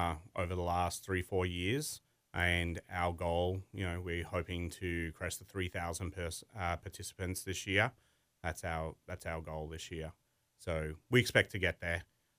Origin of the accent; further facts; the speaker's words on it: Australia; moved away as an adult; now in Long Island, United States; I come from Australia and I had a swimming background. And at age 11, I got involved in the sport of triathlon. And I left Australia, I think, in maybe 2018 or 2019.